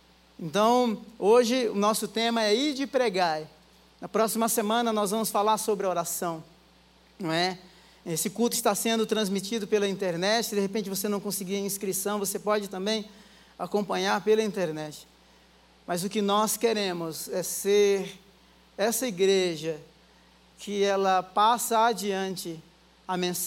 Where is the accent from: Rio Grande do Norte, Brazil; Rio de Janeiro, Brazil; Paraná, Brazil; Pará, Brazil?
Rio Grande do Norte, Brazil; also born or lived in abroad; eu não sou de São Paulo, eu sou do Rio Grande do Norte, não é? Já morei em vários lugares também aí do Brasil, morei fora do Brasil